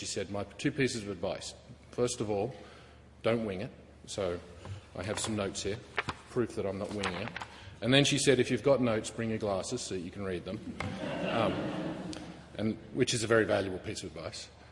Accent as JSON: {"language": "English", "country": "Australia", "moved": "as an adult", "lives_now": "United States", "said": "I don't sound like I'm from America. I'm actually from Australia. Went to the US for 6 months, 15 years ago, and I'm still there."}